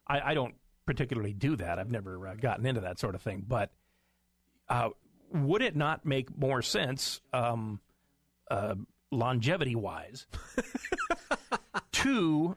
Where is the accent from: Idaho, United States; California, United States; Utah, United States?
Idaho, United States; Twin Falls; I mean, I grew up in the Magic Valley in Twin Falls